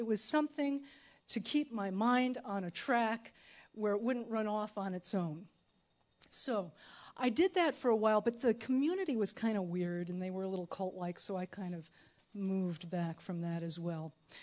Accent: Minnesota, United States; also born or lived in Iowa; I was born in Iowa, but I was raised in Minnesota. And it's not all Prairie Home Companion. There are some desperate people in Minnesota.

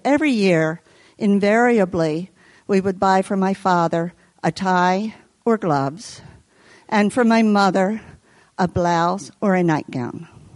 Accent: Baltimore, Maryland, United States; I grew up in Baltimore in a family with many traditions, and Christmas was no exception.

